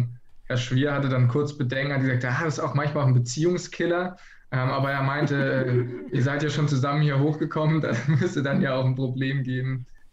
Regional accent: Baden-Württemberg, Germany; now in Flensburg, Germany; wir kommen ursprünglich aus der Nähe von Freiburg

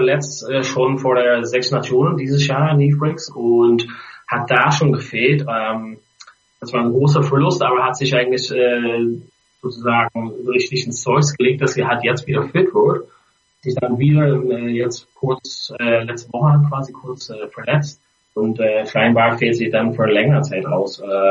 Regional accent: Ireland; German is a second language; now in Berlin, Germany; Ja, witzigerweise habe ich als Ire einen guten Draht zu Rugby, aber habe eben nur angefangen, als ich nach Berlin gekommen bin in 2007.

